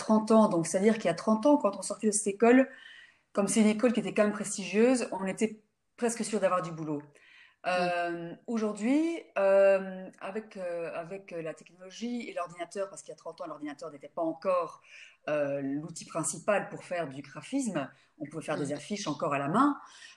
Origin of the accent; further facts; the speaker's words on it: Brussels, Brussels-Capital Region, Belgium; now in Amsterdam, Netherlands; je suis belge, je vis à Amsterdam, je suis graphic designer et j'ai donc quitté Bruxelles il y a 2 ans pour m'installer ici